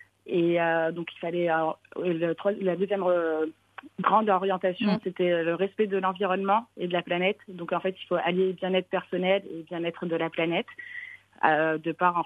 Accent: Morocco; c'est deux parfums qui ont bercé mon enfance au Maroc.

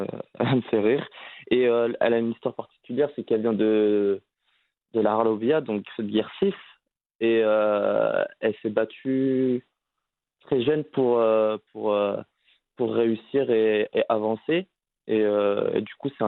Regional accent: France; moved away as an adult; also born or lived in Morocco; now in Rabat, Morocco; Alors moi, je suis né au Maroc en 98. J'ai dû rester 2-3 ans au Maroc. Après, j'ai vécu en France. En France, toute ma vie. Jusqu'à avril 2022, exactement.

